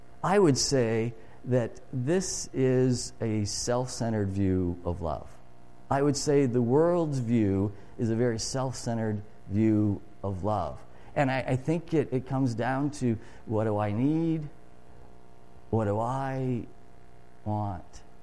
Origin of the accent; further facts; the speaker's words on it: Illinois, United States; And I grew up in Illinois, and Illinois is flat.